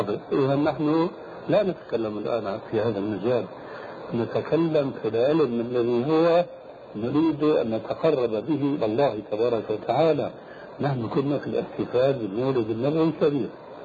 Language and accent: Arabic; Syria; يقولون عندنا في الشام